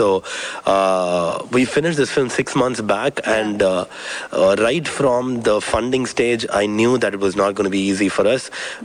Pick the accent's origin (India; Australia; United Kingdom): India; So growing up in India, film has a very strong appeal on you.